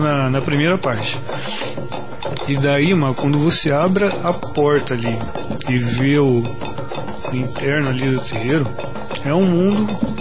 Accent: Presidente Prudente, São Paulo, Brazil; now in Curitiba, Brazil; E nós somos de Presidente Prudente, interior de São Paulo.

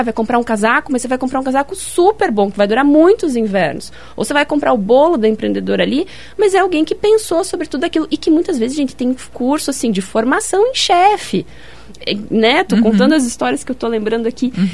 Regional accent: Curitiba, Paraná, Brazil; now in Quatro Barras, Brazil; eu nem moro em Curitiba, na verdade sou, né, curitibana, mas eu moro em Quatro Barras.

